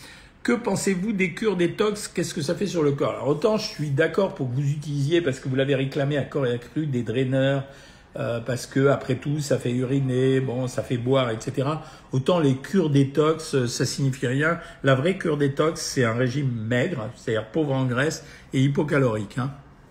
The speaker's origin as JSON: {"language": "French", "town": "Calais", "region": "Hauts-de-France", "country": "France", "said": "Mais bon, je suis française, la calaisienne, oui, une calaisienne quand même, hein."}